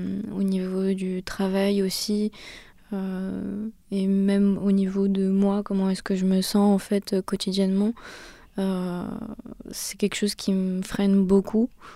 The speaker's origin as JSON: {"language": "French", "town": "Bourg-en-Bresse", "region": "Auvergne-Rhône-Alpes", "country": "France", "said": "J'ai 22 ans, je suis originaire de Bourg-en-Bresse"}